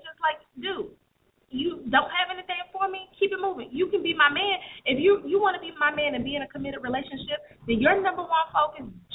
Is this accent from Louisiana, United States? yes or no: no; Virginia, United States; I'm from Virginia, so